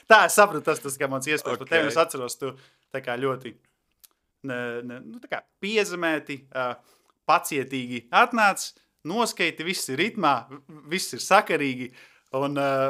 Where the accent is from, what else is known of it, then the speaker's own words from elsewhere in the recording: Šķieneri, Gulbene Municipality, Latvia; es nāku no Gulbenes novada, Šķieneriem, tas tāds ciems, Šradu pagastā, Šķieneri.